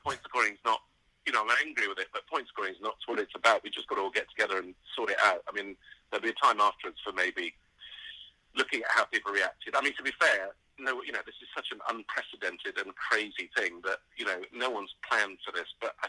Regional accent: Lebanon; growing up in Lebanon, we were often we were being shelled and bombed for up to 3-4 weeks

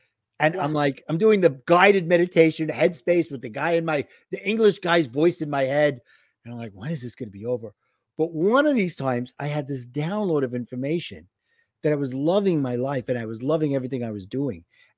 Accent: New York, United States; I'm going to screw it up because I'm from New York.

